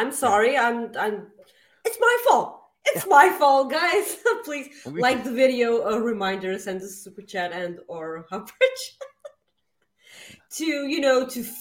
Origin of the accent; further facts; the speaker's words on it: Winnipeg, Manitoba, Canada; I'm from Winnipeg.